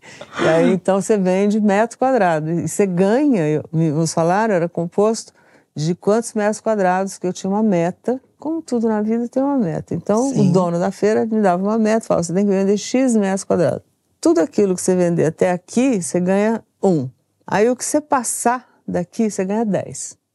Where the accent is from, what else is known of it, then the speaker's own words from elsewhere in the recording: São Joaquim da Barra, São Paulo, Brazil; Era um time, assim, que eu via lá da minha cidade, São Joaquim da Barra, do interior